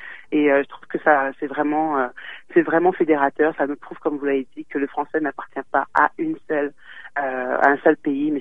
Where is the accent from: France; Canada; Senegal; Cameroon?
France; Guadeloupe; Je suis moi-même des Antilles, de la Guadeloupe, et ça m'a fait vraiment chaud au cœur d'entendre mon interlocutrice précédente parler d'écrivains qui ont bercé mon enfance, en fait.